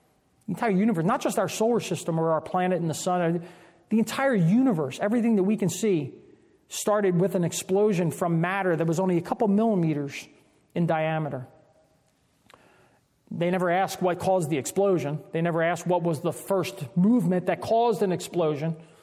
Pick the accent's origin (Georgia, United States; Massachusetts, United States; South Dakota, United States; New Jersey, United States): New Jersey, United States; also born or lived in Pennsylvania; Pennsylvania, most of my childhood, I lived in New Jersey.